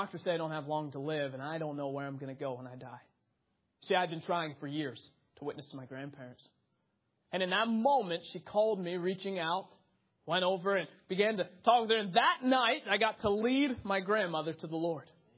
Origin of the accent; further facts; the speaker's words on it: Pittsburgh, Pennsylvania, United States; we grew up right outside of Pittsburgh.